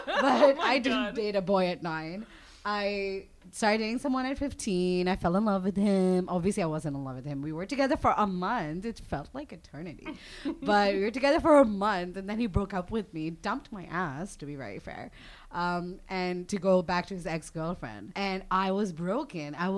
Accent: Pakistan; also born or lived in Dubai, United Arab Emirates; now in Toronto, Canada; I grew up half in Pakistan and half in Dubai. And I now am in Toronto. I've been here for like 10 months now.

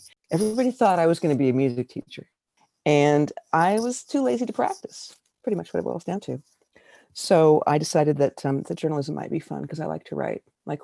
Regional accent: Nebraska, United States; It's growing up in Nebraska, I was really fortunate. I think my parents didn't want me to have to do all the farm kid things

